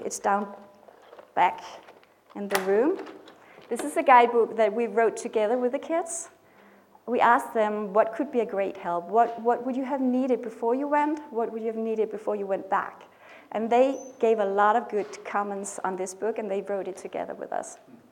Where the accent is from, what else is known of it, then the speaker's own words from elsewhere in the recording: Denmark; English is a second language; I'm from Denmark. … I am from Denmark. And I know my English is a bit rusty